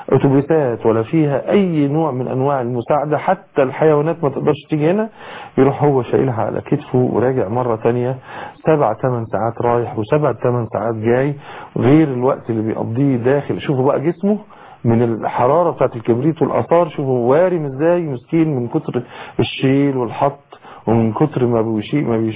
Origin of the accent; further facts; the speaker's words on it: Egypt; في مية البحر عندنا في مصر، البحر الاحمر والبحر المتوسط